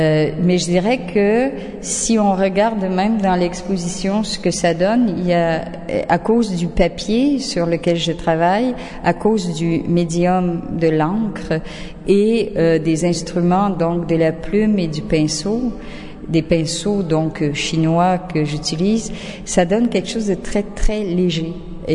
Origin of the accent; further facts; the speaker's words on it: Quebec, Canada; now in Auroville, India; je suis québécoise et aurovilienne.